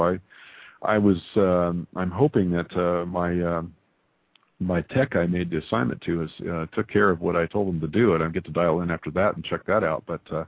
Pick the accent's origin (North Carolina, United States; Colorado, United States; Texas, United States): Texas, United States; El Paso; born there; I was born in the south, you know. I was born as far west to south as you can get. I was born in El Paso, Texas, and I am very proud of that.